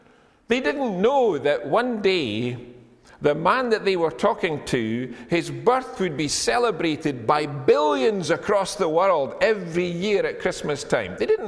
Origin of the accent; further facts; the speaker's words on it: Edinburgh, Scotland, United Kingdom; Scottish. Well, I'm very Scottish. But I'm descended from a Perth fishmonger. Now, I was brought up in a big council estate on the south side of Edinburgh.